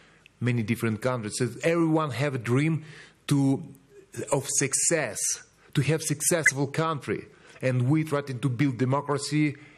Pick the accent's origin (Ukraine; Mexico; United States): Ukraine; English is a second language; I come from Ukraine, one of the largest countries in Europe